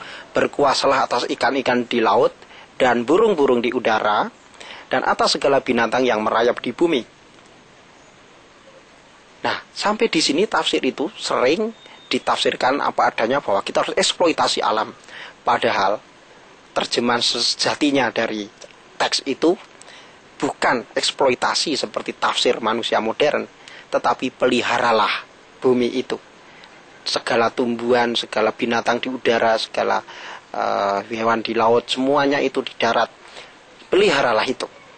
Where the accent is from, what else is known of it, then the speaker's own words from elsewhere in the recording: Java, Indonesia; saya misalkan budaya Jawa yang saya sendiri orang Jawa.